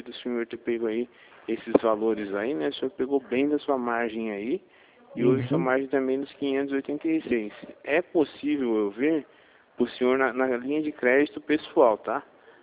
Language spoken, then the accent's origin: Portuguese; Hortolândia, São Paulo, Brazil; Eu sou aqui de Hortolândia